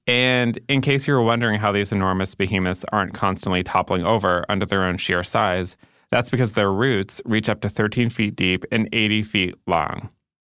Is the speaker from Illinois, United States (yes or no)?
yes; Chicago, Illinois, United States; And I know that you and I are biased because we're from Chicago